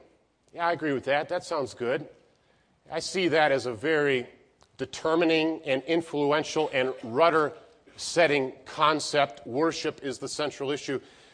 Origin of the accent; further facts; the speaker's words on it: Illinois, United States; I'm originally from Illinois. Came here to ABC in 1994 and then graduated in 98